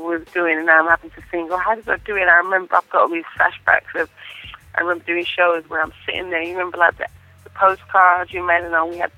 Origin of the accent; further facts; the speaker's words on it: Birmingham, West Midlands, United Kingdom; also born or lived in London; now in Atlanta, United States; being born and raised in Birmingham, England, moving to London, then coming to Atlanta, even just within those, you know, moves in terms of place and addresses